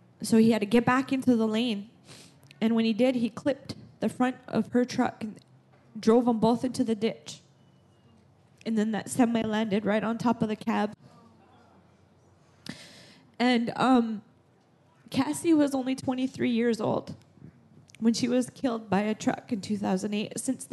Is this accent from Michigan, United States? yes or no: no; North Dakota, United States; I am from the United States in North Dakota.